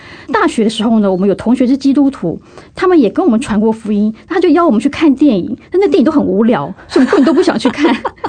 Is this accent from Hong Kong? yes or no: no; Taiwan; accent: Taiwanese; 我们是台湾人是比较少数的嘛，那有时候我们讲话那个台湾的口音马上就被认出来了